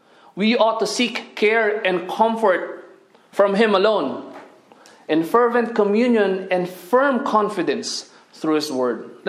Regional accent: Philippines; now in United States; before I go back to my home country in the Philippines.

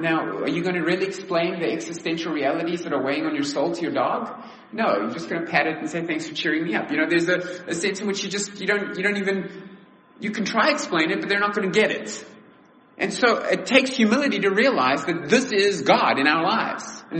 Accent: South Africa; I was a troubled little kid growing up in the Cold War, convinced that there was going to be a nuclear strike and for some reason South Africa would be embroiled in this. And yet now, I have no fear of that at all. Because we were way out of the way.

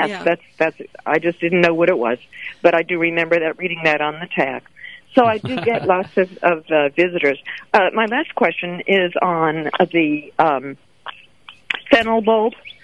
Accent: Long Island, New York, United States; Long Island.

